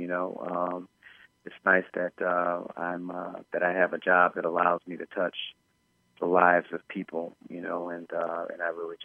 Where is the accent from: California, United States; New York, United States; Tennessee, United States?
Tennessee, United States; Nashville; born there; And, I was born in Nashville, and the first 4 or 5 years of my life was spent in Nashville.